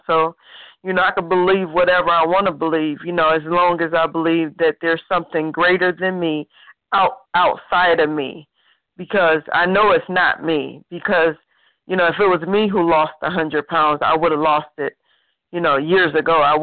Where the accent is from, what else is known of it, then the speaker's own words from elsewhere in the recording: Cleveland, Ohio, United States; And I'm from Cleveland.